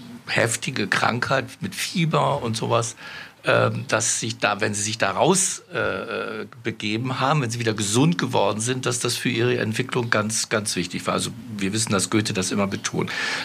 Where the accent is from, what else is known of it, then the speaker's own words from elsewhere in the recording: West Germany, Germany; jetzt wir Westdeutschen, also wir sind Westdeutsche, sind aber auch Ostdeutsche unter uns